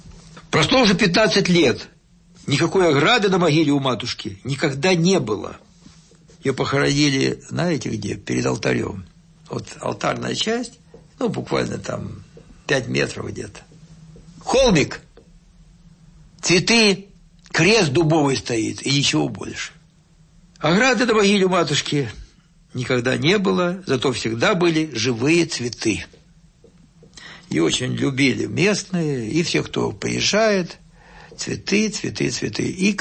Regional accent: Donetsk Oblast, Ukraine; now in Moscow Oblast, Russia; я родился в Донбассе, а там жары приличные. Понимаете, да, в Донбассе? Одно дело детство, а другое дело уже сколько здесь, 48 лет в Подмосковье.

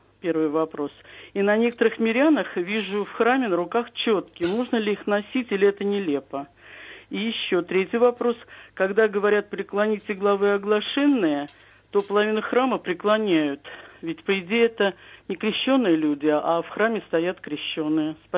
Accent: Moscow, Russia; из Москвы.

